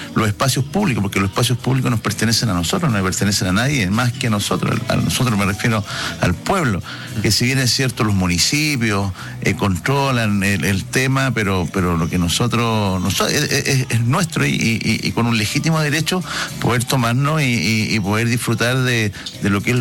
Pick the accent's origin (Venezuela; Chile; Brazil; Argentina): Chile; pero fundamentalmente somos chilenos.